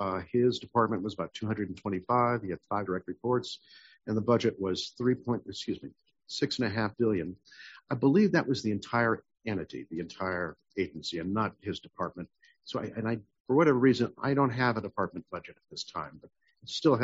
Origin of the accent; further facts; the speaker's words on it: Nevada, United States; now in California, United States; born and raised in Nevada, I've been in California, so I get the difference between red, blue, and purple.